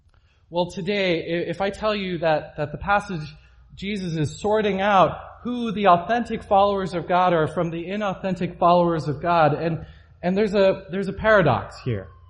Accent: Cape Town, Western Cape, South Africa; moved away as an adult; now in United States; I moved to America from a place which didn't have very harsh winters at all. I came from Cape Town, South Africa.

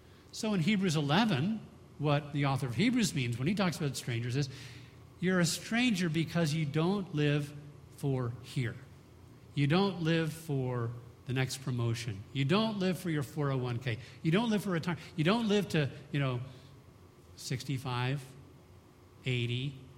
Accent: Vancouver, British Columbia, Canada; "Man, I'm from Vancouver, eh?"

